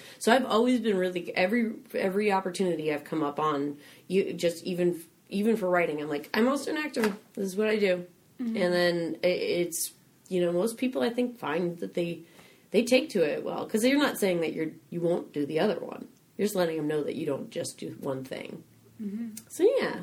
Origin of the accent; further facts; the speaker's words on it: Denver, Colorado, United States; now in Los Angeles, United States; I went home to, I'm from Denver. And then I saved up money and then packed up my little Jetta and drove on out